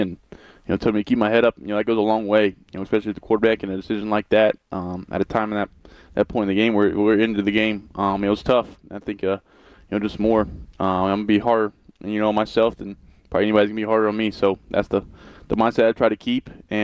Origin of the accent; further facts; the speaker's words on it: the South, United States; So, looking forward, I'd probably say Nashville. It's probably been my favorite growing up in the South.